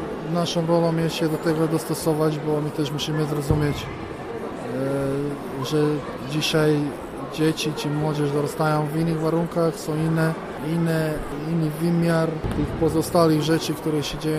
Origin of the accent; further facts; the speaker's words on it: Serbia; Polish is a second language; pochodzę z takiego kraju, że nie też te warunki są najważniejsze, bo w Serbii też nie każdy klub czy nie każdy sportowiec ma warunki wyśmienite